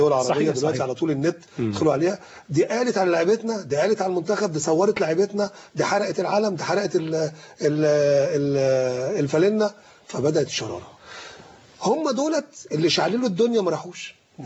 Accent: Egypt; احنا فعلا كمصريين

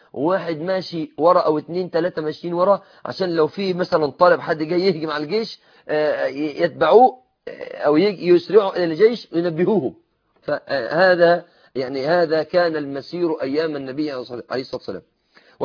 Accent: Egypt

